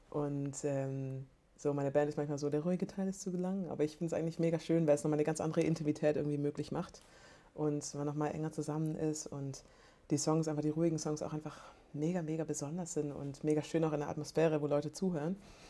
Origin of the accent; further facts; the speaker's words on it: Biberach an der Riß, Baden-Württemberg, Germany; Nee, ich komme aus Biberach an der Riß. Das ist südlich von Ulm.